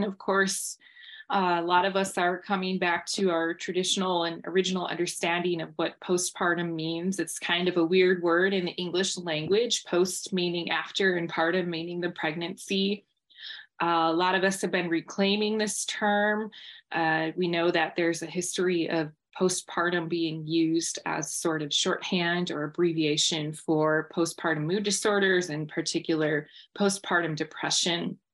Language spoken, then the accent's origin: English; Michigan, United States; I am born and raised in Anishinaabe territories here in Michigan in the Great Lakes.